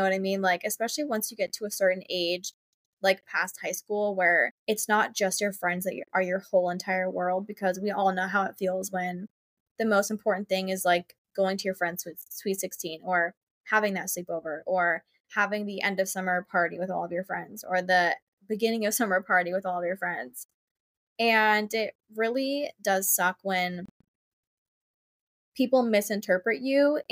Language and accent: English; Philadelphia, Pennsylvania, United States; This is my first time in Hoboken since we all just turned 21 and I'm from the Philly area, so I never go up there.